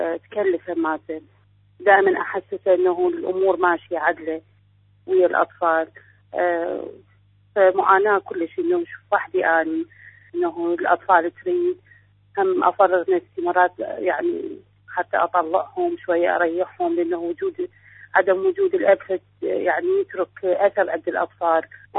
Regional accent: Iraq; من العراق، أعمل مدرسة وزوجي مهندس

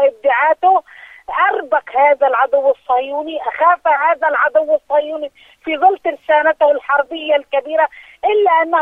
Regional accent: Palestine; وسنسقط كل الصفقات التي نتعرض لها نحن كفلسطينيين

